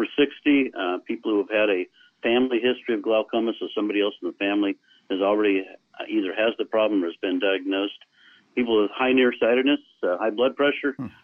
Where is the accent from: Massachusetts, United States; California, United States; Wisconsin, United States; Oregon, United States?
Oregon, United States; I am from Oregon originally. That's where I live now.